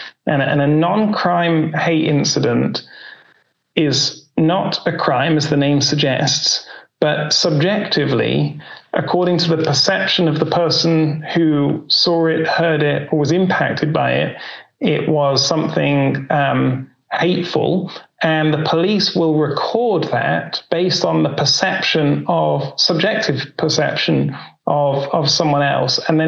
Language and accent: English; United Kingdom; And it certainly, as a Brit, feels like the police have completely lost focus in the last few years.